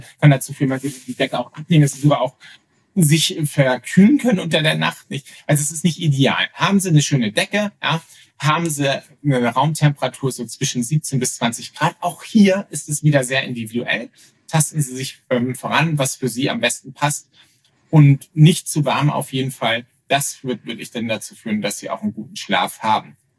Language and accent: German; Lübeck, Schleswig-Holstein, Germany; Ich komme halt aus Lübeck und habe dann um die Lübeck auch promoviert.